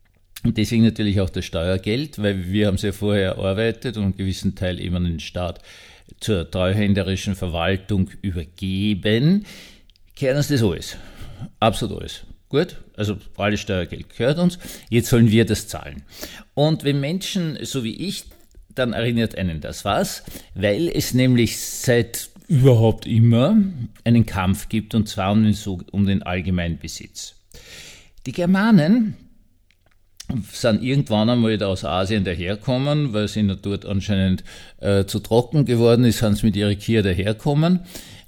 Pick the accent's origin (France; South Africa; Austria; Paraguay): Austria; Und ich war als Österreicher wirklich fasziniert